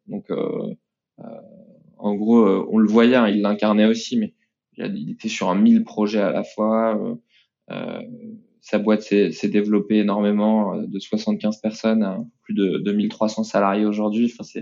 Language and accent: French; Nantes, Pays de la Loire, France; born or raised there